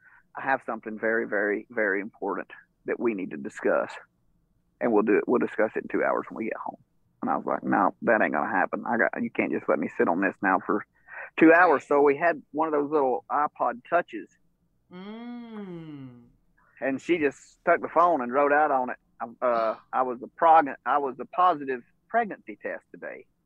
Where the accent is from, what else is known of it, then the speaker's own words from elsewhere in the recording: Georgia, United States; I'm from North Georgia, which, you know, I'm probably, as a crow flies, probably 2 hours from Knoxville or something like